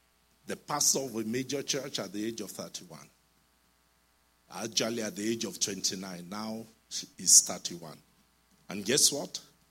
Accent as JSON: {"language": "English", "country": "Nigeria", "said": "hello, hello, I'm a Nigerian pastor"}